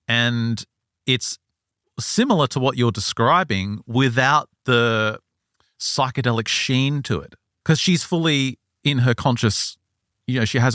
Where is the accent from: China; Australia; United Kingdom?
Australia; I'm Australian and I think I've got Native American